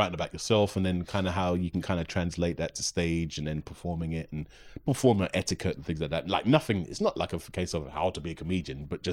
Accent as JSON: {"language": "English", "region": "London", "country": "United Kingdom", "said": "I'm from North London"}